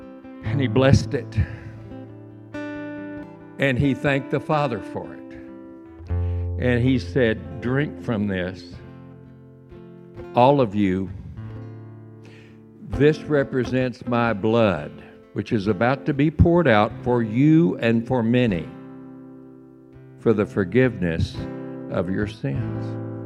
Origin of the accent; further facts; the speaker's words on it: Texas, United States; I'm a Texan. Nobody ever enslaved me, thank you very much.